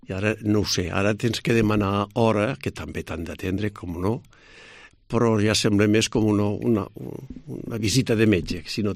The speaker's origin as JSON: {"language": "Catalan", "town": "Lleida", "region": "Catalonia", "country": "Spain", "tie": "born there", "said": "A Lleida, l'any 1946."}